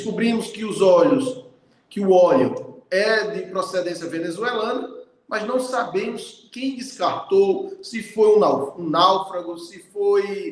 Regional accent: Alagoas, Brazil; você que é pernambucano e eu que sou alagoano

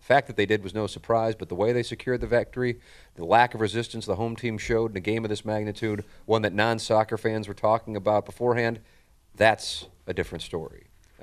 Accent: United States; And, of course, as an American, you go in hoping for the upset

